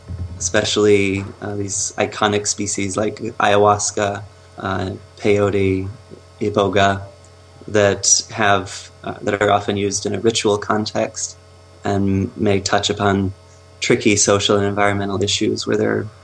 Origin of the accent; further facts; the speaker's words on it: United States; although I'm American, I've spent a third of my life, the last 10 or 11 years, working in China and Latin America and Europe